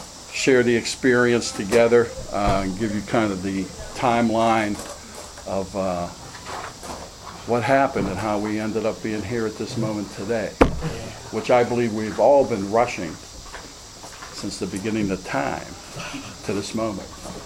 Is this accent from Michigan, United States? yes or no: no; Pittsburgh, Pennsylvania, United States; I'm from Pittsburgh, born and raised, Southfields boy